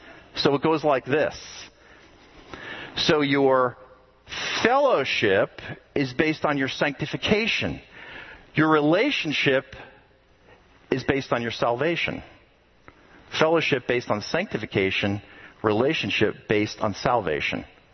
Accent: New Jersey, United States; moved away; you're from New Jersey too? Really? Where are you from in New Jersey? Oh wow, that's great.

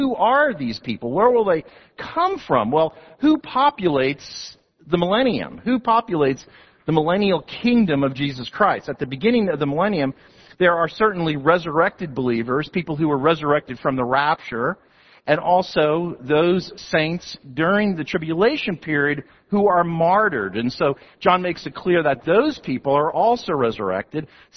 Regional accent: New Jersey, United States; If you've ever been to the beach, growing up in New Jersey, we would go to the Jersey Shore.

